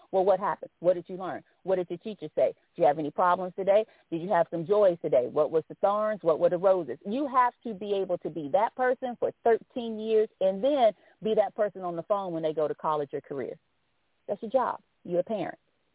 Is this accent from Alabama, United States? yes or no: yes; Alabama, United States; because my mom and my dad, we were raised or reared in Alabama.